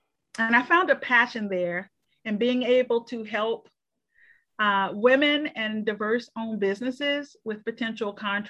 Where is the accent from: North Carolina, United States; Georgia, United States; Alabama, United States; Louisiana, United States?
Alabama, United States; Montgomery; My journey started actually, I'm from Montgomery, Alabama